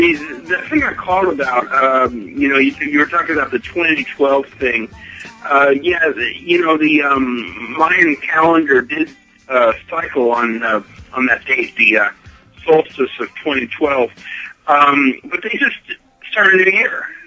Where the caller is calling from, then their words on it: California, United States; Calling from California.